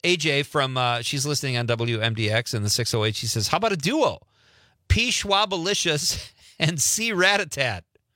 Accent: Marinette, Wisconsin, United States; since I'm from Marinette, Brian from Green Bay says

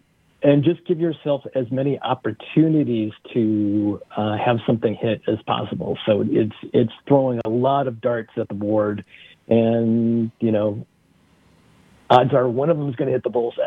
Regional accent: Peoria, Illinois, United States; now in Madison, United States; I'm from Peoria, Illinois. I've been in, but I've been in Madison, Wisconsin, for many years.

